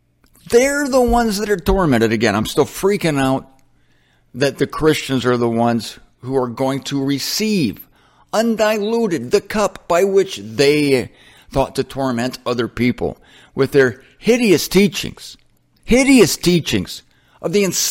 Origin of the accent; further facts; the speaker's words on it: Canton, United States; now in Fort Lauderdale, United States; I want to be away from Fort Lauderdale. That's the hypothetical part. And be in my hometown of Canton.